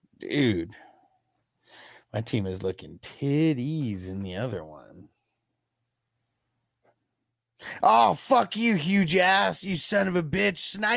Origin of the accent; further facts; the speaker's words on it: San Diego, California, United States; because I'm originally from San Diego and the San Diego Chargers.